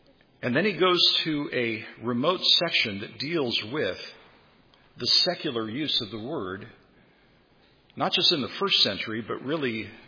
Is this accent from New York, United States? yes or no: no; California, United States; accent: valley speech; now in England; I was raised in California, and we had a dialect, kind of a slang language that kids would use, and we called it a valley speech.